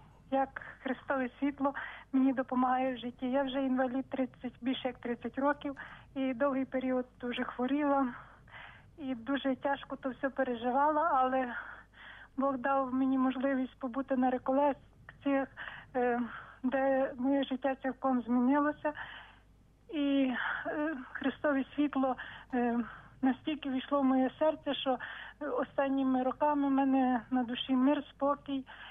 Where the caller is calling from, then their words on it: Ternopil, Ternopil Oblast, Ukraine; Я з Тернополя